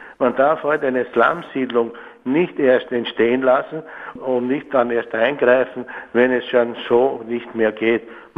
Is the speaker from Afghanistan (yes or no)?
no; Vienna, Austria; Bei uns in Österreich und in Wien sind die Autochtonen, die immer hier gelebt, so wie meine Familie, die über Jahrhunderte hier leben